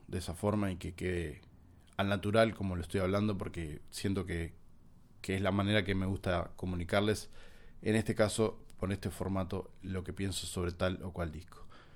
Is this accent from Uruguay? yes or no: yes; Uruguay; como uruguayo que soy.